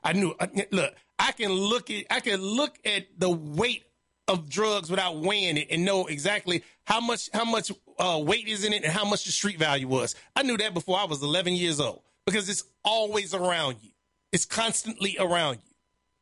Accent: Chicago, Illinois, United States; I come from Inglewood in Chicago. Anybody who knows about Inglewood knows how much violence, drugs, and death and poverty is in that community.

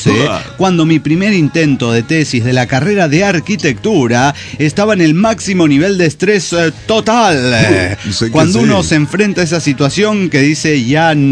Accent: Tarija, Bolivia; Saludos desde Tarija, Bolivia

